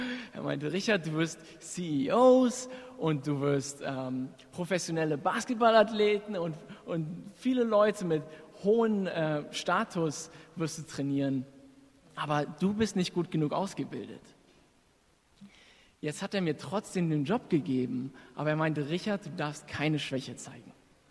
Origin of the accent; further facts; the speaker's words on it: Berlin, Germany; born there; Ich bin in Berlin geboren, habe lange woanders gelebt und habe dann 3,5 Jahre wieder in Berlin gelebt und hier studiert. Und das letzte Jahr habe ich in Boston in der USA verbracht